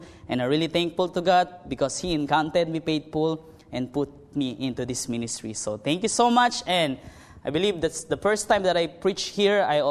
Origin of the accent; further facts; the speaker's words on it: Ohio, United States; So I am from Ohio, but I will not preach you the acronym Ohio.